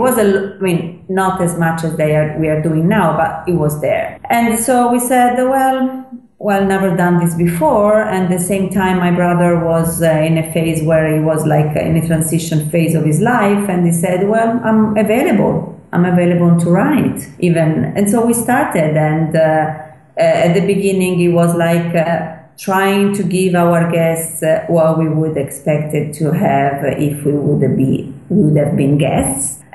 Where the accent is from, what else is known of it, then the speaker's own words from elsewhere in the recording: Florence, Tuscany, Italy; I'm born and raised in Florence.